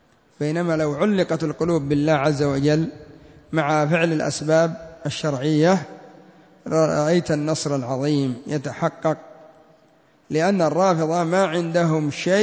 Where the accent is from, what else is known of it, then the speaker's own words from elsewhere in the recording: Yemen; حتى عندنا في اليمن إذا سبوا الواحد إما أن يقولوا له يا حمار